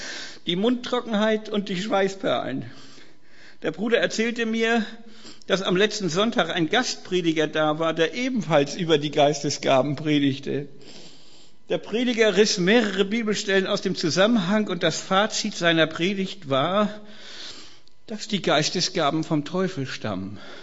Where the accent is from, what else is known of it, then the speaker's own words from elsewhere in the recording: Kiel, Schleswig-Holstein, Germany; Ich komme ja aus Kiel ursprünglich, aber meine erste Predigt habe ich in München gehalten.